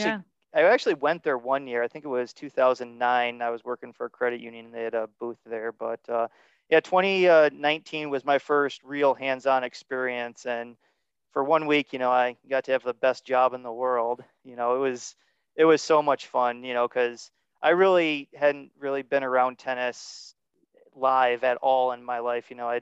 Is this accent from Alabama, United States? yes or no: no; Midland, Michigan, United States; No, I'm from Midland, here in Midland, right. Michigan.